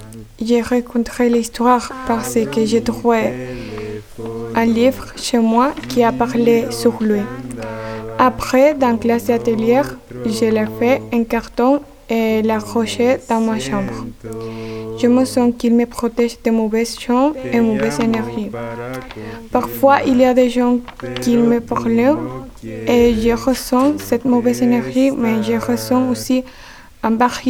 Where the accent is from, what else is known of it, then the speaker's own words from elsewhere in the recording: Dominican Republic; je viens de République Dominicaine, je suis dominicain, j'ai 17 ans.